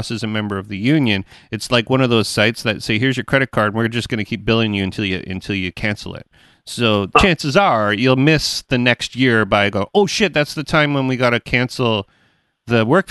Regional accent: Canada; And we're only Canadian and you're only American.

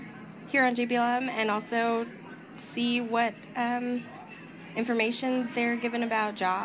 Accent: Hawaii, United States; now in Spanaway, United States; I'm originally from Hawaii, but I live in Spanaway now.

